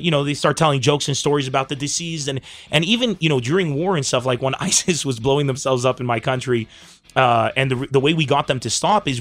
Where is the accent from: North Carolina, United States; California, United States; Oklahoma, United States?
California, United States; San Diego; I come from San Diego. You know, you leave your friends